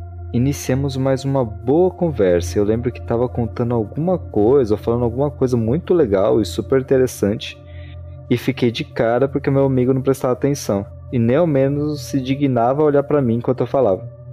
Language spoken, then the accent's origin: Portuguese; Pelotas, Rio Grande do Sul, Brazil; also born or lived in Porto Alegre; Somos de Pelotas, mas na época já morávamos em Porto Alegre.